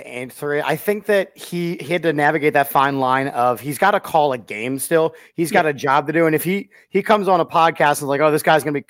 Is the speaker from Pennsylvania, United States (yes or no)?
yes; Lansdale, Pennsylvania, United States; I'm Lansdale, so